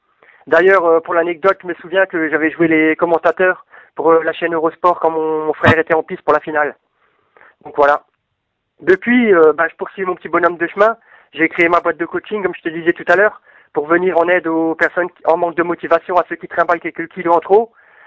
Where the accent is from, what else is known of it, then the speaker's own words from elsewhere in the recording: Grand Est, France; j'ai commencé avec les championnats départementaux de cross chez moi en Alsace en janvier 1998.